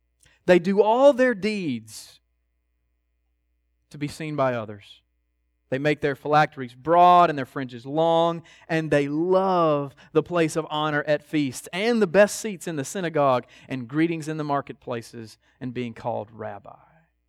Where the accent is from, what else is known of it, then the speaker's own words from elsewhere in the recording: United States; We're Christians because we're American, which is biblically ridiculous.